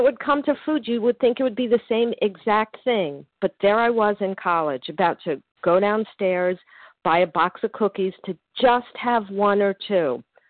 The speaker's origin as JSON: {"language": "English", "town": "Miami", "region": "Florida", "country": "United States", "tie": "born or raised there", "said": "I grew up in Miami, went to the beach a lot, got a really nasty sunburn a couple times."}